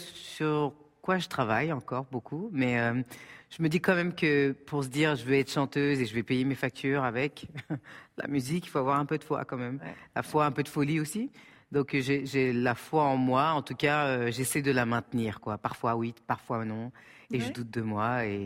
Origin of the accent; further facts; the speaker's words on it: France; born there; Je suis d'origine comorienne, je suis née en France. J'ai voyagé tout le temps depuis que je suis jeune